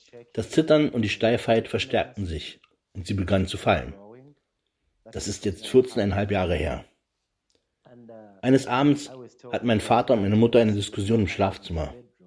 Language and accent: German; Kampala, Central Region, Uganda; born there; German is a second language; also born or lived in Mukono, Uganda; Ich wurde 1984 in Kampala geboren, der Hauptstadt von Uganda. Ich bin in einen Ort namens Mukono umgezogen, der 17 Kilometer vom Stadtzentrum entfernt ist.